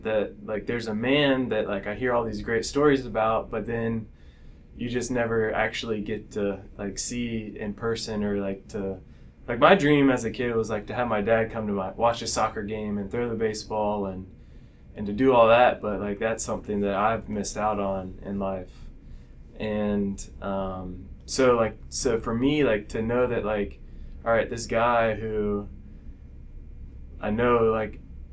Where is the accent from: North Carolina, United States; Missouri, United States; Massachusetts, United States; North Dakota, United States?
North Carolina, United States; Raleigh; now in Kentucky, United States; I grew up in North Carolina, Raleigh, North Carolina, and have pretty much lived there my whole life till college and moved to Kentucky, which is now I'm here